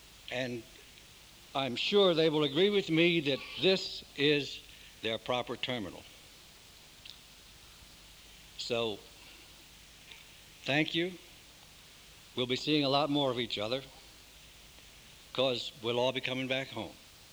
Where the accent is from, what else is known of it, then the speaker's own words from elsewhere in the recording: England, United Kingdom; And finally, I married the girl, and we settled down in East Grinstead. So I'm here from England